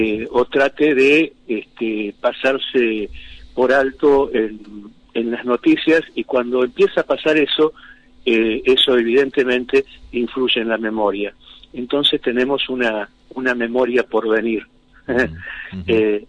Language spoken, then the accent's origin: Spanish; Argentina; somos argentinos